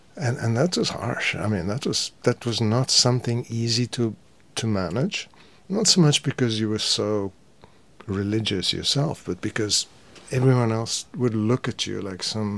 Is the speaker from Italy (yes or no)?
yes; Italy; But when I grew up in Italy as a child, you weren't even allowed to divorce.